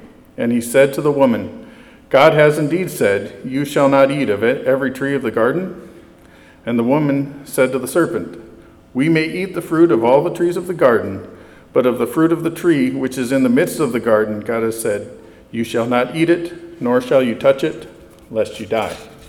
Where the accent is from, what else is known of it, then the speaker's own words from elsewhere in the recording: South Dakota, United States; where I grew up in South Dakota because we have this thing called winter.